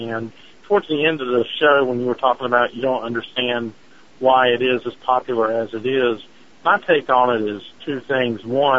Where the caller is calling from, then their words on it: North Carolina, United States; I'm calling from North Carolina.